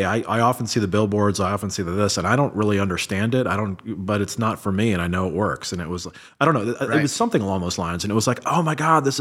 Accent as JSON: {"language": "English", "town": "San Francisco", "region": "California", "country": "United States", "said": "I'm from San Francisco, big 49er fan, right?"}